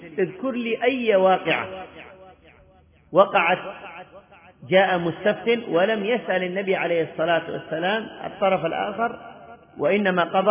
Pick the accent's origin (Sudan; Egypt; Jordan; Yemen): Yemen; وهذا وإن كان قليل عندنا في اليمن، قضية السائق وقضية الشغالة